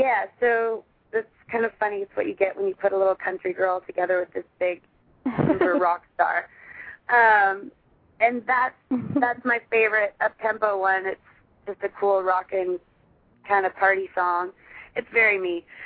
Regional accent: Iowa, United States; also born or lived in Thunder Bay, Canada / Florida / Georgia / California; I was born in Thunder Bay, Ontario, Canada. I was raised in Iowa. I went from Iowa to Florida, Florida to Georgia, Georgia to California, California to Wisconsin, Wisconsin to Texas, Texas back to Georgia, and then I moved here.

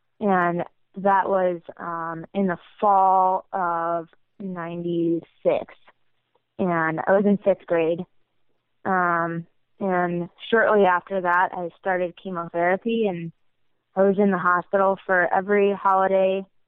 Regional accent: Syracuse, New York, United States; Syracuse.

